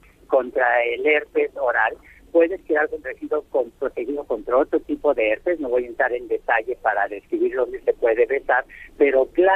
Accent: Mexico; pero sabiendo cómo somos los mexicanos

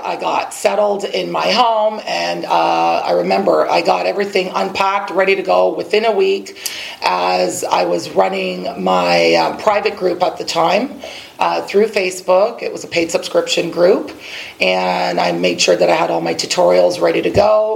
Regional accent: Canada; Born in Canada, but I was raised in Canada.

